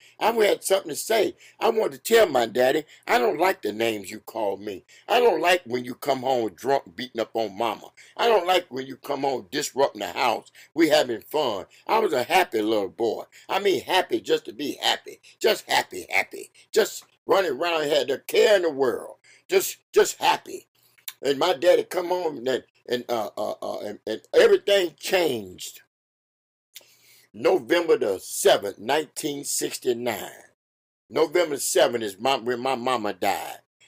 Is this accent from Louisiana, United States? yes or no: yes; New Orleans, Louisiana, United States; I come from Louisiana. I'm originally from Louisiana, the mean streets of New Orleans, Louisiana.